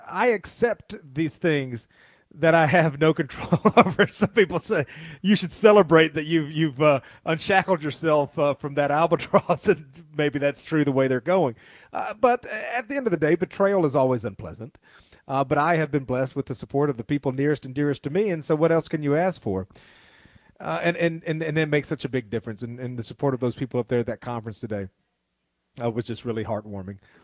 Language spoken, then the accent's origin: English; the South, United States; but I am still a Southerner and I am still a Baptist, so they can't take that away.